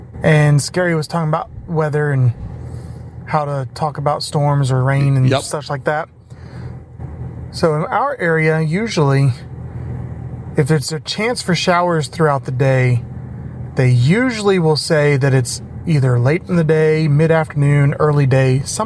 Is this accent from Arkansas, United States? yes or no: yes; Arkansas, United States; from Arkansas again here.